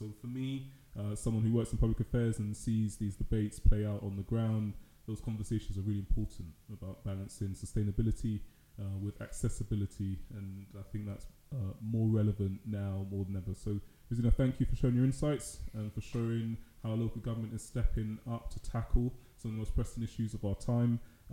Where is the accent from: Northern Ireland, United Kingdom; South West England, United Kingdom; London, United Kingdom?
London, United Kingdom; as a Londoner like myself navigating the city